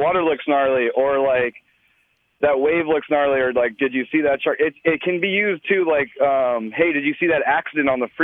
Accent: Imperial Beach, California, United States; I'm from Imperial Beach, California.

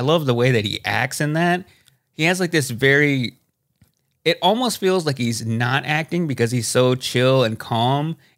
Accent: Dallas, Texas, United States; I grew up in the Dallas area in the 90s.

